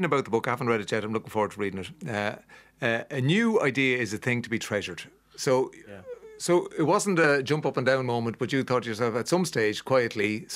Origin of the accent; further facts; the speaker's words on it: Leinster, Ireland; cut to when I was growing up in Kildare